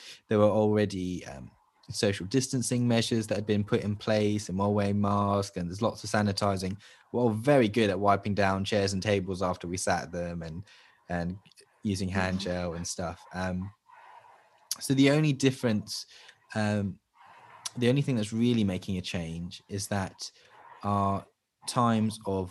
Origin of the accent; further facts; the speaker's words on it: Southampton, South East England, United Kingdom; born there; I was born in Southampton to my parents, Andrew and Christina